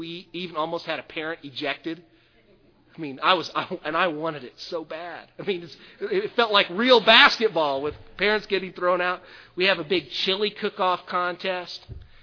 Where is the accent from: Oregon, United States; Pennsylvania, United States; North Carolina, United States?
Pennsylvania, United States; Lancaster; because we're from Lancaster, Philadelphia's close.